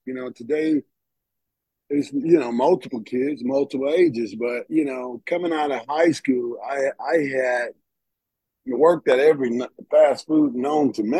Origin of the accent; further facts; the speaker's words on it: Atlanta, Georgia, United States; Yeah, growing up in Atlanta, with nine kids and being six out of nine, seven boys, well, eight boys and one girl, and being that middle child